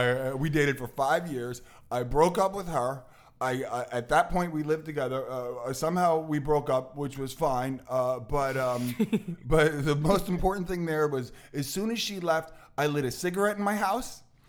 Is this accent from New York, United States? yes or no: yes; New York City, New York, United States; moved away as an adult; now in Los Angeles, United States; Born and raised in New York City, went to school in New York, and then moved out here right after graduating NYU.